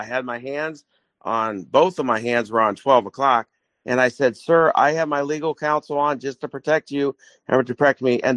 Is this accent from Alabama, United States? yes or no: no; Florida, United States; My license is in Florida now. So, yeah, so that's my home state.